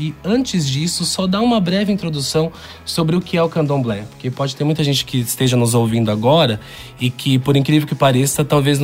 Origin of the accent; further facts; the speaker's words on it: Valinhos, São Paulo, Brazil; born there; Sou nascido em Valinhos, e Valinhos é uma cidade tradicionalmente ou conhecida como uma cidade mais conservadora, uma cidade que tem muito católico, muito evangélico.